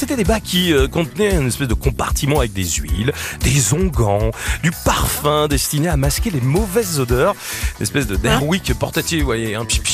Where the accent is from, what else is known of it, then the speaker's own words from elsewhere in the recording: Auvergne-Rhône-Alpes, France; Attendez, vous rigolez, je suis auvergnat.